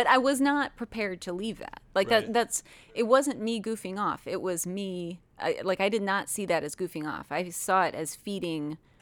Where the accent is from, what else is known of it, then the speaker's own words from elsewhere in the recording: Nashville, Tennessee, United States; I grew up in Nashville, where we are today, and I grew up studying music